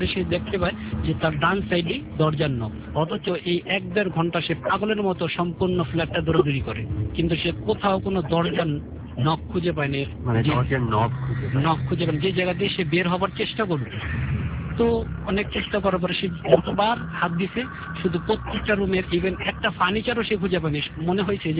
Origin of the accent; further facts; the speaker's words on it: Dhaka, Dhaka Division, Bangladesh; আমি পুরান ঢাকা থেকে এসেছি, কস্তবল এলাকা থেকে।